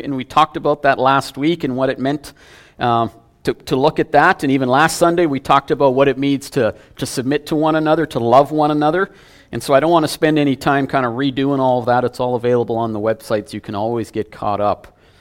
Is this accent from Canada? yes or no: yes; St. Albert, Alberta, Canada; We grew up in St. Albert, so we were rival high schools